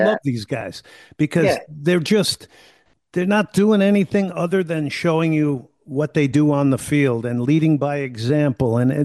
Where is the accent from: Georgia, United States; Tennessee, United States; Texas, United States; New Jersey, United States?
New Jersey, United States; all the things that I know you grew up with, the things that I grew up with in New Jersey.